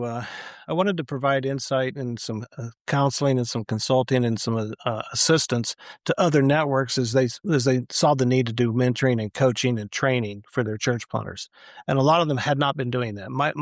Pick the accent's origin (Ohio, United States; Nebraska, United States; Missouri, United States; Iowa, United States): Missouri, United States; also born or lived in Kansas; I grew up in Missouri and Kansas. I said, I got to mess with Missouri and Kansas too, because that's home.